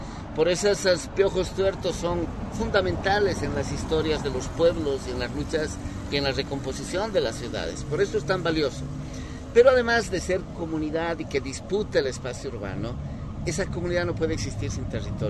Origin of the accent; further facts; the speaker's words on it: El Alto, La Paz, Bolivia; yo podría decir en el Alto, la ciudad de donde yo vengo